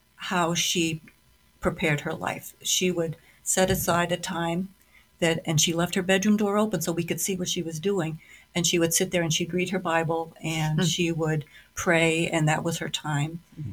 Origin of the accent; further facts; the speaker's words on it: New Jersey, United States; also born or lived in San Antonio, Texas; I was born in San Antonio, Texas. So the beginning of my life was in Texas, and then my father got transferred up to New Jersey, so we moved up north.